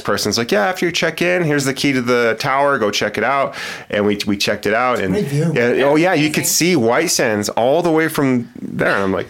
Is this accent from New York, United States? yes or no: no; New Mexico, United States; and I'm from New Mexico. I'm from northern New Mexico, so I didn't travel too much in southern, especially not southeastern New Mexico.